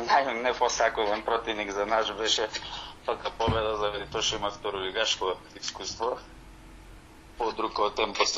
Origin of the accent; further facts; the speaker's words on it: Bitola, Pelagonia, North Macedonia; јас иначе сум од Битола по потекло.